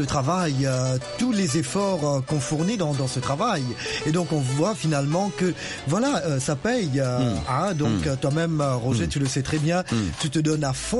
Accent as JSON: {"language": "French", "country": "Mauritius", "said": "Tu sais, même chez moi à Maurice, alors tu vois là les gougou gaga."}